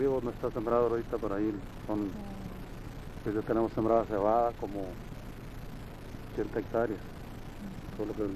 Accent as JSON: {"language": "Spanish", "town": "San José de la Zorra", "region": "Baja California", "country": "Mexico", "tie": "born or raised there", "said": "Aquí mismo, San José de la Zorra."}